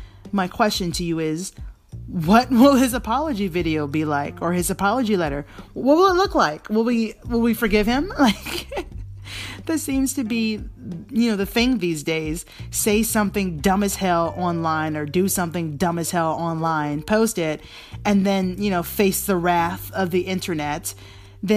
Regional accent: Atlanta, Georgia, United States; I'm from Atlanta. I love your music.

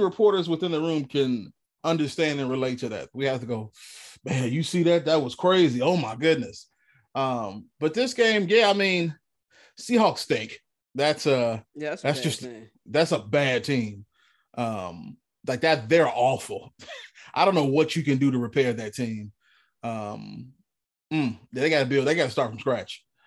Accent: Chicago, Illinois, United States; I'm from Chicago. You know, I remember watching when I was a kid.

